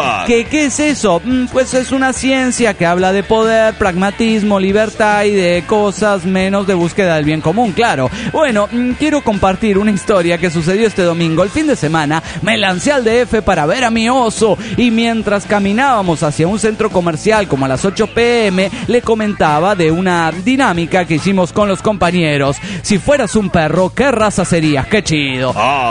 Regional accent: Caracas, Capital District, Venezuela; de Caracas, Venezuela.

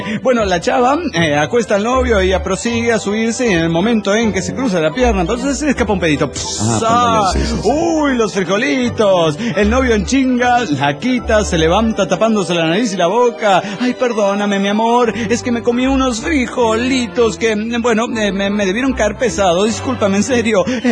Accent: Monterrey, Nuevo León, Mexico; Hola, ¿qué tal, amigos? … de Monterrey, Nuevo León, México.

